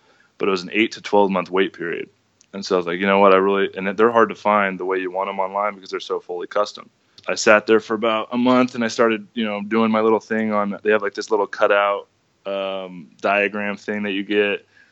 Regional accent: California, United States; You know, I'm from California. I went to school in Vegas. I love the desert.

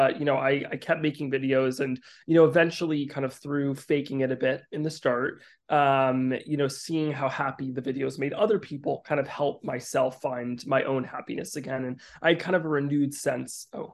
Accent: Teaneck, New Jersey, United States; Yeah, so I grew up in Teaneck, New Jersey, just right out of Manhattan.

